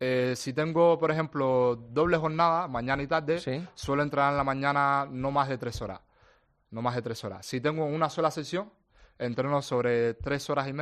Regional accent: Ontinyent, Valencian Community, Spain; tengo una anécdota en mi pueblo de Ontinyent

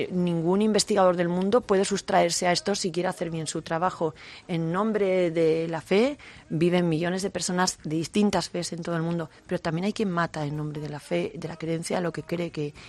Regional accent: Navarre, Spain; yo no he vivido nunca en el Baztán. Vivo en Navarra, pero en otro pueblo. Vivo en un pueblo de la Ribera de Navarra y sí, sigo viviendo en mi pueblo.

